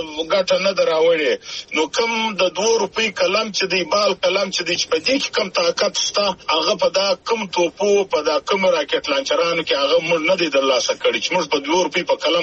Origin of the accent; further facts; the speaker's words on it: Zhob, Balochistan, Pakistan; زه د ژوب یم د ژوب پلانکی زه یم